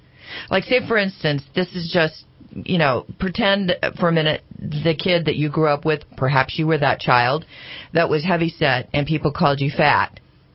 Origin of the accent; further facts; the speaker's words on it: Sacramento, California, United States; He actually was in Sacramento, my hometown, on KFBK for years and years and years.